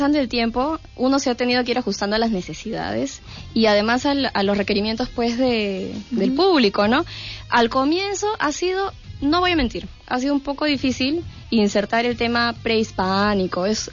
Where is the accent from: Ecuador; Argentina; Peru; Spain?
Peru; A pesar de que yo soy de ascendencia china, uh-huh, ¿no? este, bueno, se yo nota. Me siento bien peruana